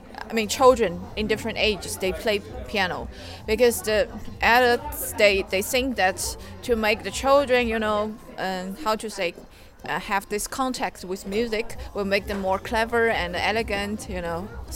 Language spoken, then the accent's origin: English; Shanghai, China; English is a second language; I come from Shanghai, China, yes, yes.